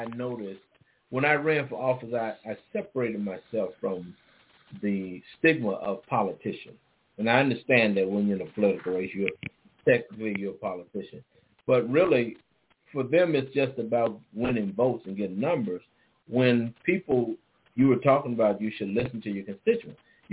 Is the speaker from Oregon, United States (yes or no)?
no; Illinois, United States; I know growing up in Illinois, we had to pass it with at least a 80%.